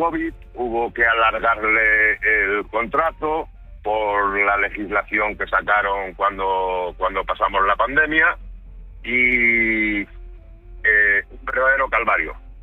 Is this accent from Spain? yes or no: yes; Galicia, Spain; Yo soy natural de Galicia y compré un piso